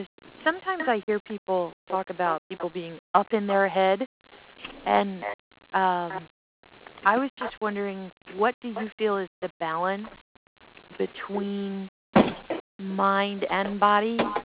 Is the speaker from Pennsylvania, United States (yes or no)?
yes; Philadelphia, Pennsylvania, United States; from the Philadelphia area.